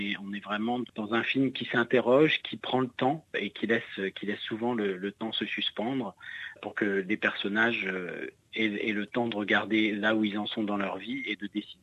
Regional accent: France; moved away; quand on est français expatrié

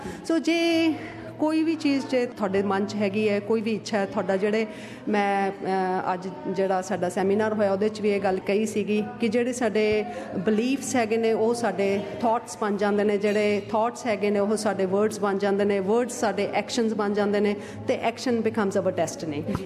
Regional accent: Punjab, India; ਭਾਵੇਂ ਨਿਊਜ਼ੀਲੈਂਡ ਵਾਲੇ ਹੋਈਏ, ਭਾਵੇਂ ਆਸਟ੍ਰੇਲੀਆ ਵਾਲੇ ਹੋਈਏ, ਪਰ ਉਸ ਤੋਂ ਸਭ ਤੋਂ ਪਹਿਲਾਂ ਅਸੀਂ ਪੰਜਾਬੀ ਹਾਂਗੇ ਹਾਂ, ਅਸੀਂ ਭਾਰਤੀ ਹਾਂ, ਅਸੀਂ ਹਿੰਦੁਸਤਾਨੀ ਹਾਂ

